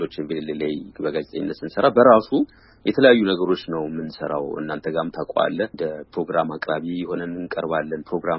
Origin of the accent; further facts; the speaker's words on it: Addis Ababa, Ethiopia; now in abroad; ውጭ ሀገር ብኖርም ያደግኩት ትልቅ እስኮን ድረስ የኖርኩት ኢትዮጵያ ውስጥ ነው፣ አዲስ አበባ ነው።